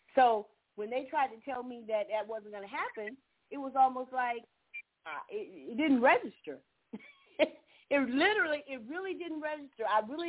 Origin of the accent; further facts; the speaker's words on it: Florida, United States; I remember growing up in Central Florida, we could actually see all of the shuttles go off from Cape Canaveral.